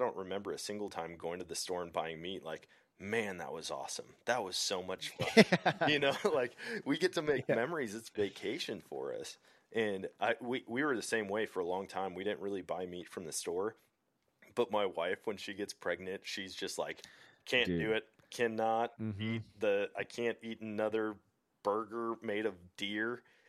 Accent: Wisconsin, United States; I went to Wisconsin, went back to my hometown, hunted, dropped the deer off at the processor.

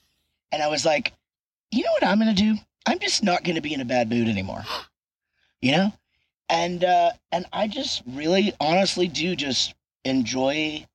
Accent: Texas, United States; And so I'm from Texas, right? Like I grew up like with manners.

